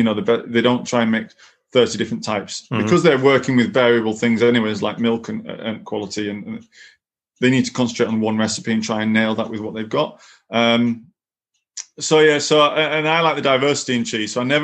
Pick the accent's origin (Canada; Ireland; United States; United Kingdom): United Kingdom; Appleby; the butcher I had when I was growing up in Appleby also had the farm, and he even had the abattoir.